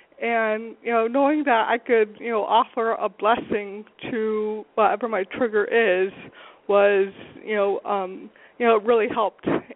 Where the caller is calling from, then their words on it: Grand Rapids, Michigan, United States; from Grand Rapids, Michigan.